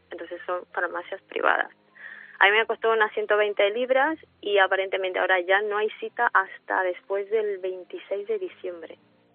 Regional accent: Peru; moved away; also born or lived in Spain / London; Soy peruana, somos todos peruanos, pero ya, como diría, he vivido más en España que en Perú, la verdad. Como 25 años en España. Y 10 en Londres.

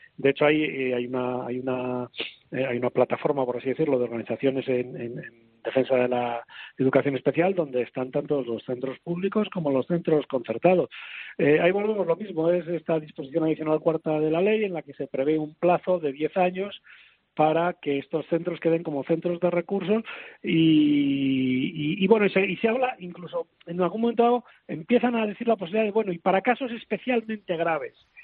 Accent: Spain; como español

